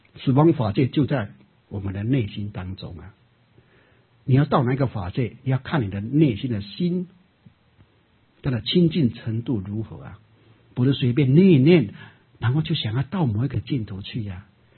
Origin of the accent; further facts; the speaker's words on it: China; 或者我们中国人讲的圣贤之道